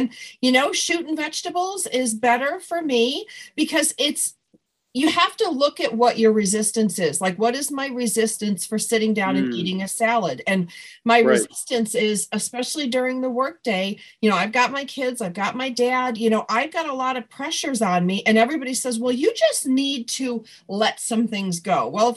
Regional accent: Buffalo, New York, United States; I'm from Buffalo. Correct. I can do it there.

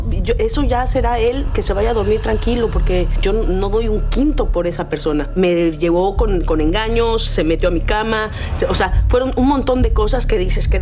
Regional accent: Mexico; cada vez que llego a México, pues ese es mi hogar, es mi país. Es de donde soy

